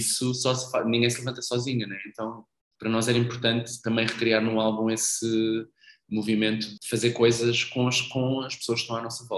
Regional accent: Portugal; que é uma coisa que nós aprendemos crescendo em Portugal, crescendo nesta cultura

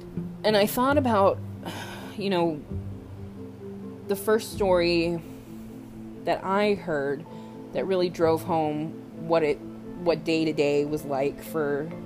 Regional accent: Austin, Texas, United States; I'm from Austin, or the Austin area.

